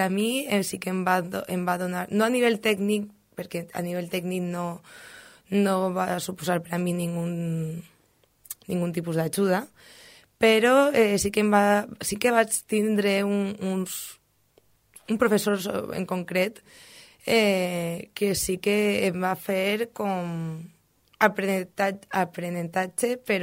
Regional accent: Andalusia, Spain; now in València, Spain; Visc a València, sóc andalusa i he vingut ací

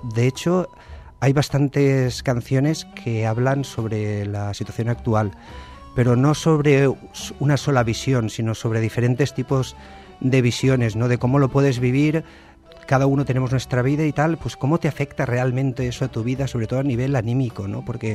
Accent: Algemesí, Valencian Community, Spain; Que en Algemesí, en mi pueblo

